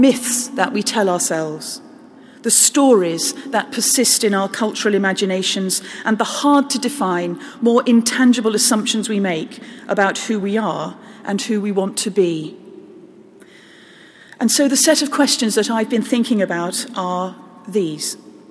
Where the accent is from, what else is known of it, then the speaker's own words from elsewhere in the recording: London, United Kingdom; as a parish priest, as a Londoner